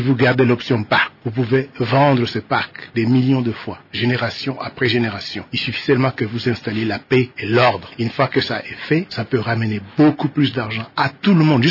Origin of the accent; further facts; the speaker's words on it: DR Congo; je suis congolais